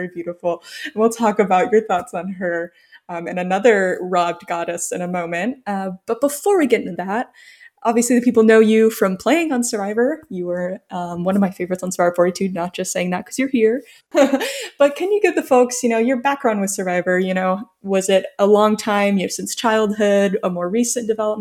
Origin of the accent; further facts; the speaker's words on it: United States; now in Canada; I'm not from Quebec. I'm from the States originally, but I do live here.